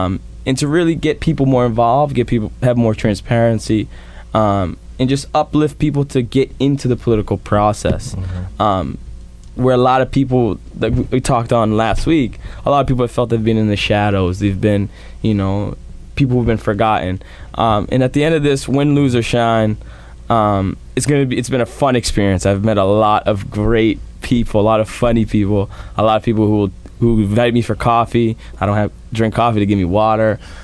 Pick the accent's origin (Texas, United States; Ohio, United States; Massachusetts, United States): Massachusetts, United States; Brockton; I'm a person from Brockton. I grew up in Brockton my whole life, went to Brockton schools, went to Spelman, and now I'm back.